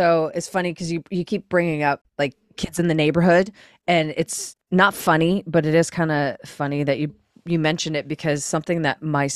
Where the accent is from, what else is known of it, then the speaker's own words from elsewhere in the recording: Ottawa, Ontario, Canada; I grew up and outside Ottawa in the country, and we would come home when the street lights would come on.